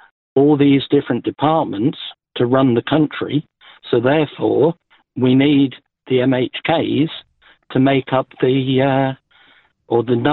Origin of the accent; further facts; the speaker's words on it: Guildford, South East England, United Kingdom; I was born and bred in Guildford in Surrey, which is a town of, I think it's about 200,000 people.